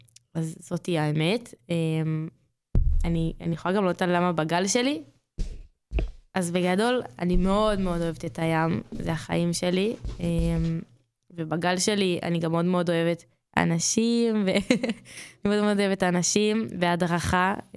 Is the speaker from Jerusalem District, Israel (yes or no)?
no; Moledet, Northern District, Israel; שינשינית בגל שלי, אני ממושב מולדת